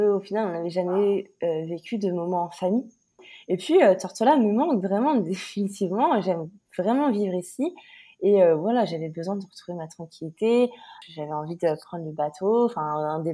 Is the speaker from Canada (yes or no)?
no; France; je vais prendre plus précisément la France parce que je suis française.